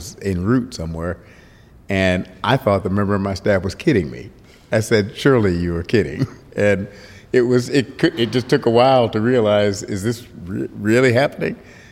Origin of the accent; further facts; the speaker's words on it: United States; Well, I'm an American. And so America, as it was settled and as America evolved